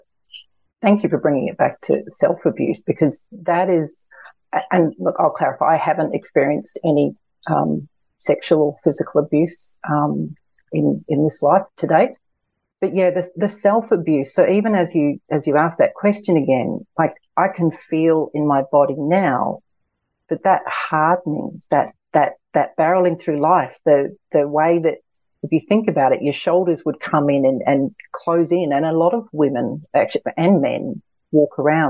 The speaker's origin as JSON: {"language": "English", "country": "New Zealand", "tie": "born or raised there", "said": "I grew up in New Zealand. So for those of you that may or may not know, New Zealand's national sport is rugby union."}